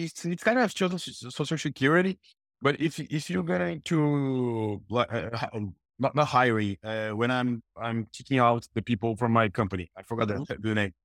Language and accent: English; São Paulo, Brazil; But I was from the poor community. I grew up in Campo Limpo. It's jobs. It's in São Paulo, but it's kind of, it's not a favela, but it's almost a favela that you guys know here.